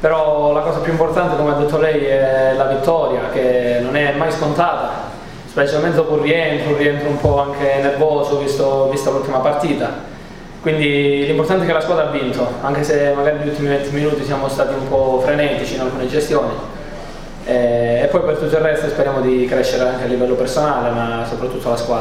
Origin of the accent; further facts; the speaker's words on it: Catanzaro, Calabria, Italy; born there; io sono nato a Catanzaro, quindi per me è bello giocare qua.